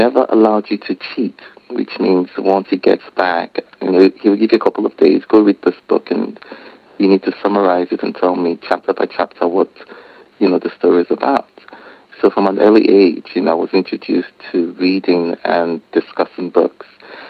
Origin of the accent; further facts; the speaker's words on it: Lagos, Nigeria; I was born in the mid-70s and to a family of all boys. I'm second. And I grew up basically in Lagos.